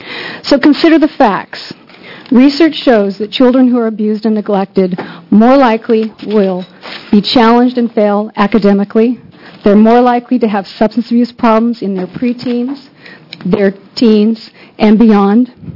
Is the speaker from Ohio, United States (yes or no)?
no; Oregon, United States; I come from Central Oregon, and I have a great appreciation for outdoor recreation.